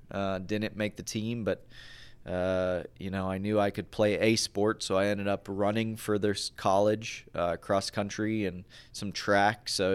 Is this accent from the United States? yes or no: yes; West Palm Beach, Florida, United States; Down in West Palm Beach, Florida, is where I was born and raised. Okay. A little town called Lake Worth down there, and started playing golf.